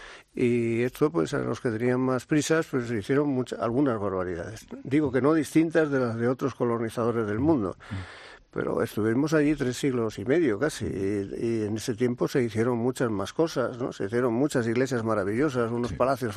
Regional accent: Spain; Somos así, los españoles nos gusta mucho sufrir

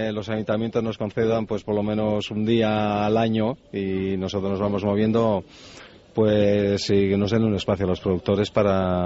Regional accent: Basque Country, Spain; Al lado de Vitoria, al lado de Salvatierra.

